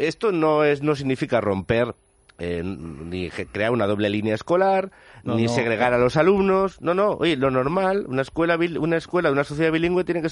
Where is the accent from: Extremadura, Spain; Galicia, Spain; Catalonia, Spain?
Catalonia, Spain; Y lo empezamos a hacer como catalanes, o lo hacemos con el resto de compatriotas